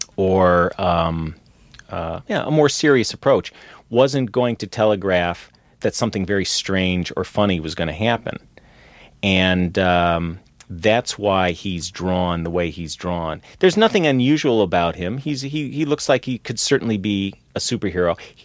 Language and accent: English; Chicago, Illinois, United States; now in New York, United States; Yeah, I grew up in Chicago, and you could see them. They showed them on TV. They never had Tom and Jerry on in Chicago. I didn't see Tom and Jerry until after I moved to New York.